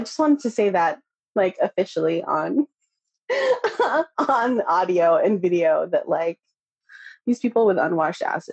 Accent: Philippines; I, being Filipino, have grown up with something called a tabo.

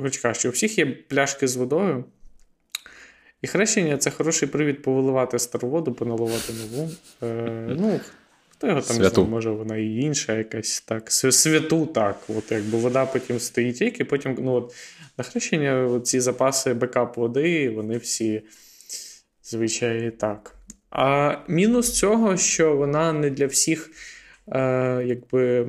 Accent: Kamianets-Podilskyi, Khmelnytskyi Oblast, Ukraine; мій рідний Кам'янець-Подільський тут відмітився доволі ефективно.

